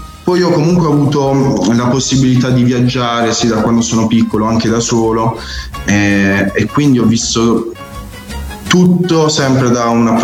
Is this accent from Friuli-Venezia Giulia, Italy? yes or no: no; Bari, Apulia, Italy; io sono originario di Bari, poi ci siamo spostati in periferia, in un piccolo paese che adesso fa parte dell'agglomerato proprio della città metropolitana di Bari. Qui sono cresciuto con i baresi